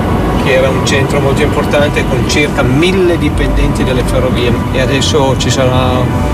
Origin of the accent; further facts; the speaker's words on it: Piedmont, Italy; Siamo piemontesi con l'aggravante di essere valsusini e un po' savoiardi